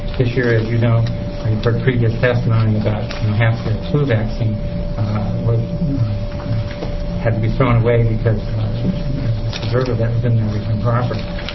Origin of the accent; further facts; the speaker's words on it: Salem, Oregon, United States; I'm a pediatrician from Salem, Oregon.